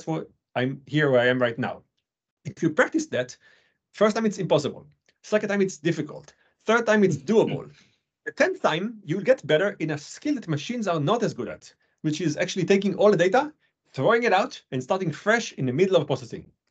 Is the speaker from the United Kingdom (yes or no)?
no; Israel; also born or lived in France; now in United States; I was born in France, raised in Israel, and now a citizen of the US.